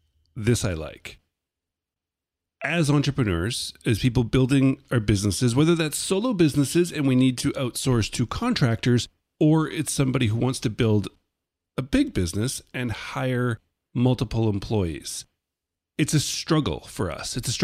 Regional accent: Canada; There's a famous Wayne Gretzky quote as a Canadian. I guess I should use a hockey reference

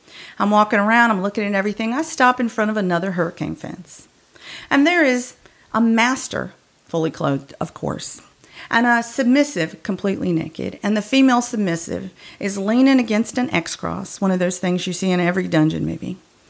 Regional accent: the South, United States; I was the only girl growing up in the South with five brothers.

